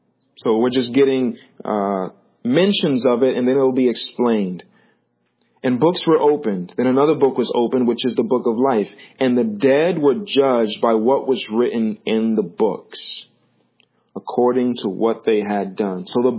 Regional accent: Rhode Island, United States; I was watching this video, and it's actually from my hometown of Rhode Island

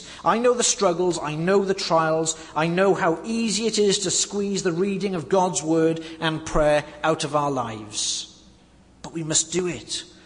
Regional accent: England, United Kingdom; I've seen it in my home country, where the Church of England, which was once a solid and vibrant church

